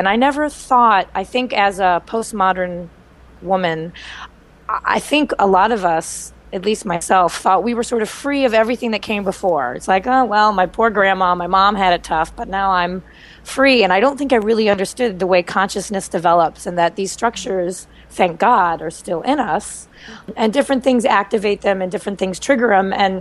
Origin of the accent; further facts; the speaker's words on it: Midwest, United States; I grew up in the Midwest, where the word feminist was kind of a bad word.